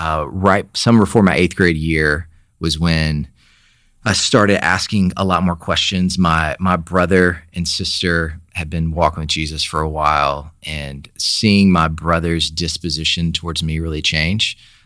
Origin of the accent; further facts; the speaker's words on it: Sylacauga, Alabama, United States; Where my dad's the pastor there, and so that's the kind of environment I grew up in Sylacauga, Alabama.